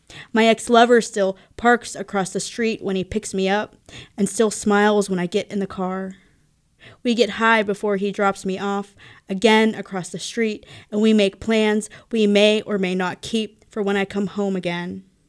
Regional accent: Monaca, Pennsylvania, United States; So here's a poem about my hometown. Monaca, PA.

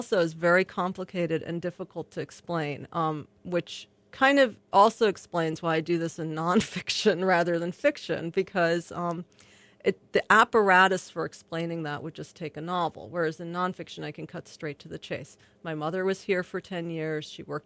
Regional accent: New York, United States; I mean, even though we grew up in New York, we were not part of any of the small sort of groups there.

